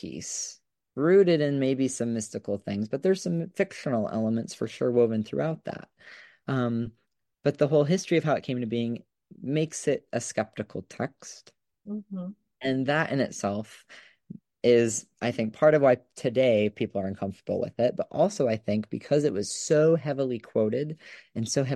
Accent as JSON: {"language": "English", "country": "United States", "tie": "born or raised there", "said": "for me growing up in the United States, I come from, just one generation down Irish, family, and Northern Irish"}